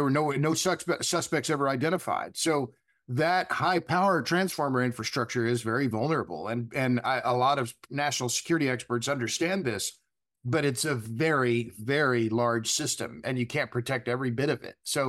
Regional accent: Oklahoma, United States; I'm from Oklahoma. I have deep roots in Oklahoma on my mother's side and my father's side.

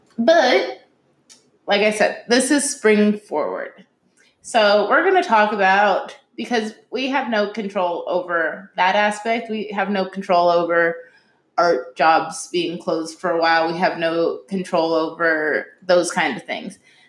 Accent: New Orleans, Louisiana, United States; I remember growing up in New Orleans and having to leave.

